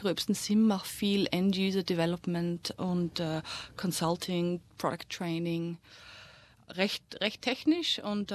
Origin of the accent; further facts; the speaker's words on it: Austria; moved away as an adult; also born or lived in England; bin aus Österreich weg, weil ich wusste nicht, was ich mit mir selbst machen wollte